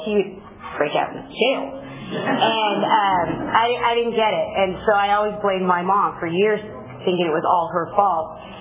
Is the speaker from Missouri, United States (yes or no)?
no; Fresno, California, United States; now in Corcoran, United States; I am from Corcoran. I wasn't originally. I'm from Fresno. I was born and raised there to two wonderful parents